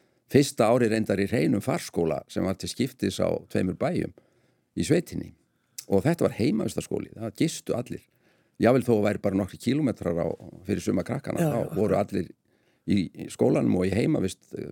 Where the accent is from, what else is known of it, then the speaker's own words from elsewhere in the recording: Gunnarsstaðir, Northeastern Region, Iceland; ég er frá Gunnarstöðum sem eru austanvert í Þistilfirði.